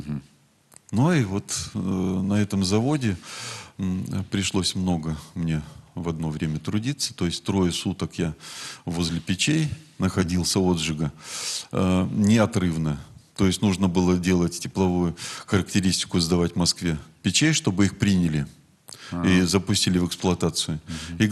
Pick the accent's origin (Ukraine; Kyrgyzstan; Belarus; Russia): Kyrgyzstan; born there; Я родился в Кыргызстане. Угу. Моя мать с Украины.